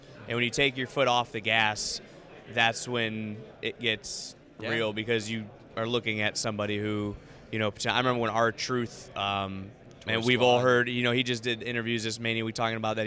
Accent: Cleveland, Ohio, United States; So to come back to Cleveland, my hometown

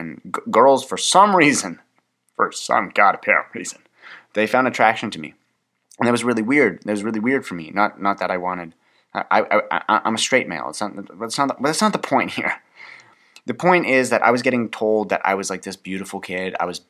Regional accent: Canada; I'm Canadian.

